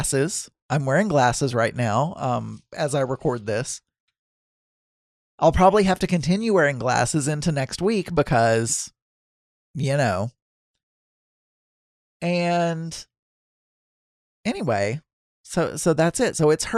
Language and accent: English; Arkansas, United States; I grew up in South Arkansas.